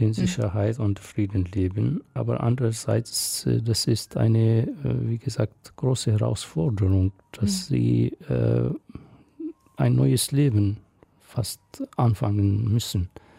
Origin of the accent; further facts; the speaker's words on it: Mount Lebanon, Lebanon; German is a second language; Also ich ging zur Schule, also in der Zeit von der also Schulzeit, und dann im Sommer, dann war ich mit dem Vater auf dem Land und Gewiese, und ich habe mit dem Vater gearbeitet, auch als ich 8, 9 Jahre alt war.